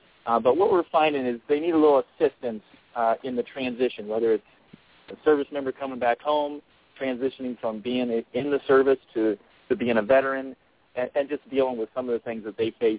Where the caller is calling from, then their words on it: Colorado Springs, Colorado, United States; So I'm calling you from Colorado Springs, Colorado, which Project Sanctuary is a Colorado-based organization, though we serve families nationwide.